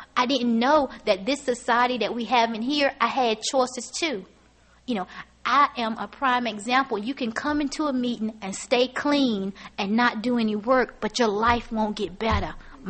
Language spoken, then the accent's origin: English; Southern US, United States; because I'm from the South, Southern Baptist